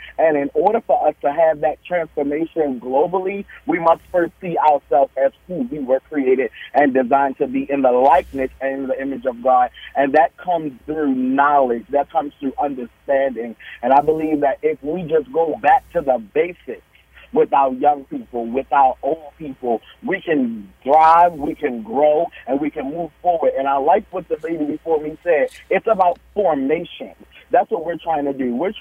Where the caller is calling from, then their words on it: Baltimore, Maryland, United States; I'm calling live from Baltimore.